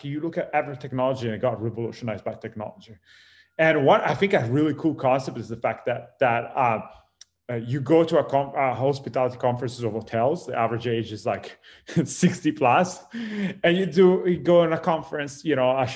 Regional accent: Italy; moved away as an adult; now in Los Angeles, United States; here in LA, actually, I moved originally from Italy. I moved here like about like 13 years ago.

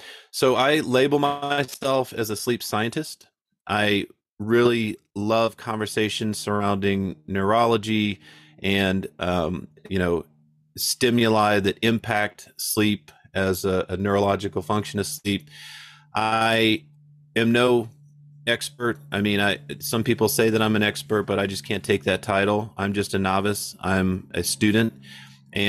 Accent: South Carolina, United States; also born or lived in Kansas; I'm from South Carolina, born in Kansas, raised in South Carolina.

